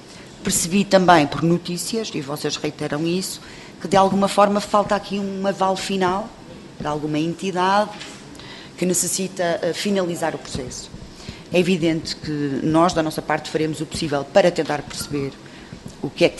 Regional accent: Porto, Portugal; Eu não conhecia este espaço, eu sou do Porto

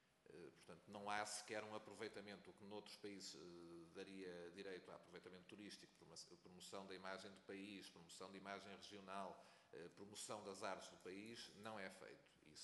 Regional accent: Avanca, Aveiro, Portugal; não nasci fisicamente em Avanca, mas sou da Avanca. E Avanca é, gosto muito destes epítetos, mas é quase a Hollywood da animação. É uma pequena vila

